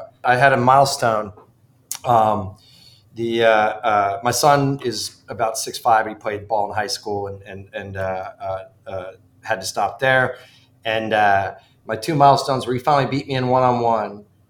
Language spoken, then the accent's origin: English; Ridgefield, Connecticut, United States; Yeah, I grew up in the mean streets of Ridgefield, Connecticut.